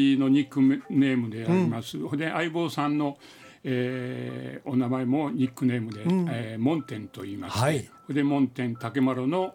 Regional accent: Kyoto, Japan; 京都から離れたことないんで、

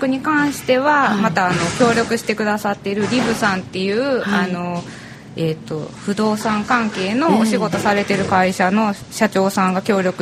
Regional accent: Kyoto, Japan; 私は京都生まれの京都育ちで福島にはご縁はなかったんですけど、

